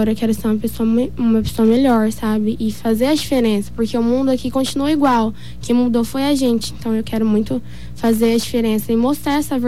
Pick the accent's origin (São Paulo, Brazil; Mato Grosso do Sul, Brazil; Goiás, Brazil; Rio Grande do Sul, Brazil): Mato Grosso do Sul, Brazil; Dourados; Sou aqui de Dourados mesmo.